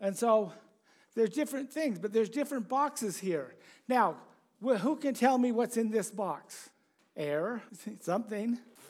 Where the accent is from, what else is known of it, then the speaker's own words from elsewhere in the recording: Wilson Lane, Utah, United States; I did. I grew up in Wilson Lane, just outside of Ogden.